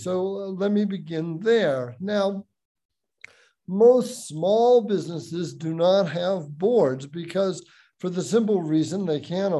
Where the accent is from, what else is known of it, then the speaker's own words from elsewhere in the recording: Boston, Massachusetts, United States; Well, I'm from Boston, and I originally went to Cornell University's School of Hotel Administration.